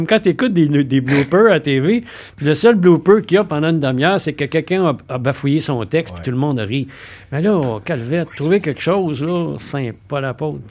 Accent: Quebec City, Quebec, Canada; moved away as an adult; now in Montreal, Canada; Oui, oui, je suis né à Québec, moi, puis j'ai quitté Québec à 33 ans.

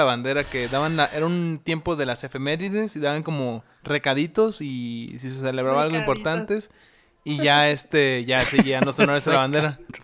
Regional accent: Nayarit, Mexico; Yo soy de Nayarit.

